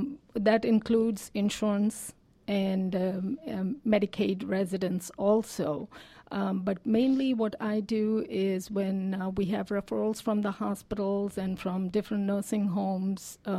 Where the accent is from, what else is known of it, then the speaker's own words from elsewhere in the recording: India; moved away as an adult; now in Lawrenceville, United States; I'm originally from India, and I came to the United States about 25 years ago.